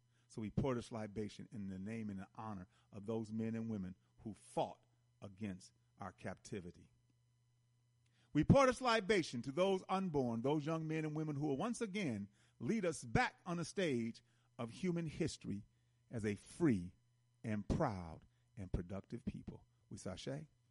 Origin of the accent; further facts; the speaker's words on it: Milwaukee, Wisconsin, United States; somebody posted Milwaukee's, I'm from Milwaukee, and he posted Milwaukee's presentation yesterday evening